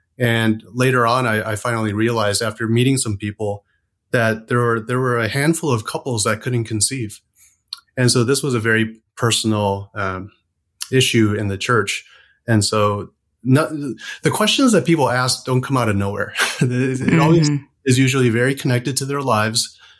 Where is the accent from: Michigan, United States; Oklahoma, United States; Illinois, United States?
Illinois, United States; Chicago; I was born and raised in Chicago as the oldest of three sons, and grew up there until I was 18.